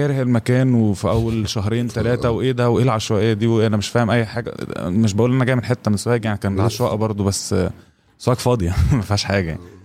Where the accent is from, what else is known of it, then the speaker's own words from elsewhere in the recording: Sohag, Sohag Governorate, Egypt; moved away as an adult; انا اتولدت في سوهاج وعشت في سوهاج يعني اغلب حياتي لحد 18 سنه. أوكي. و18 جيت عشان ادرس في القاهره في تربيه موسيقيه. فلما جيت حصل شويه ظروف كده وفي الاخر تشينج اوف بلانز, بقيت ساكن في الوايلي